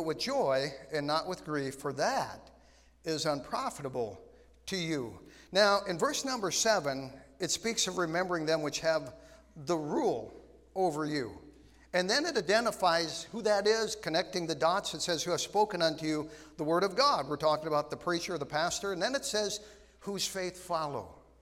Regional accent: Grand Forks, North Dakota, United States; I grew up, I went to Sacred Heart over on the east side. I grew up on the Point on the east side.

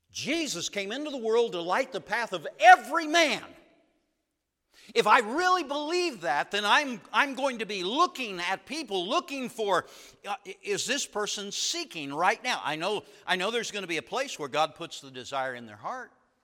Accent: United States; I found myself, especially as an American, having a big problem when I go to Africa. I've been there now 15 years

